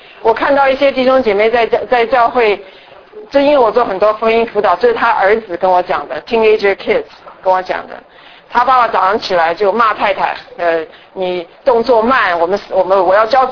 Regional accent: Taiwan; 我是从台湾来的，我老公是从香港来，我儿子在加州生，我女儿在 Texas 生

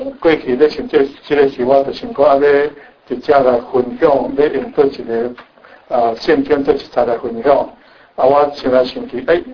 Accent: Brazil; moved away as an adult; also born or lived in Changhua, Taiwan; now in New York, United States; 以前我爸爸妈妈就到一巴西，为了安尼，我一巴西长大，伊也带了我二十单，然后再来美国啊，伫纽约十单啊，伫遮啊二十单左二十几单左右啊

